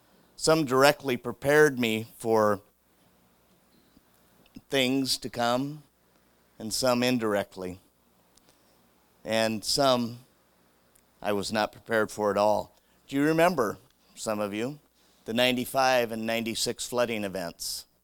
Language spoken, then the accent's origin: English; Kelso, Washington, United States; I was born and raised in Kelso. Spent pretty much all my life here, except for a brief stop in an elementary school up north when my dad was working highway construction.